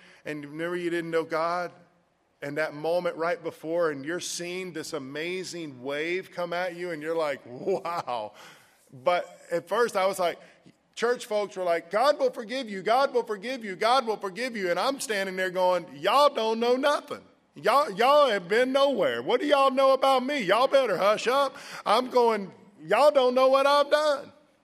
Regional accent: Jacksonville, Florida, United States; Now, I grew up in Jacksonville, Florida, and from the time I was 16 to 24 years old, I was a binge partier.

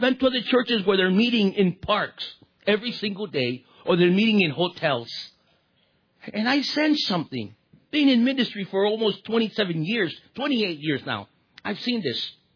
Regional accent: California, United States; And I'm a California. I'm from California.

